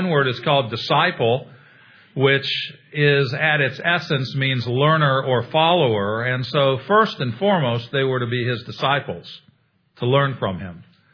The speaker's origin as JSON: {"language": "English", "region": "Illinois", "country": "United States", "tie": "born or raised there", "lives_now": "Atlanta, United States", "said": "I've heard about this Southern hospitality thing growing up in Illinois. We've lived in Atlanta 26 years"}